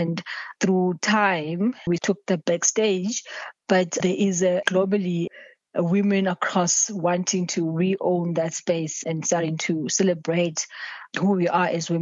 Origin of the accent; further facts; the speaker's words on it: South Africa; So I come from the Tolo clan in South Africa.